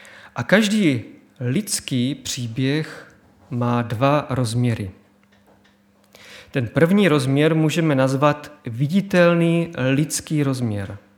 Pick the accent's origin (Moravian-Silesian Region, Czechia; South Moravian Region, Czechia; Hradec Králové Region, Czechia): South Moravian Region, Czechia; Brno; Jsme Brňáci, jsme jedna rodina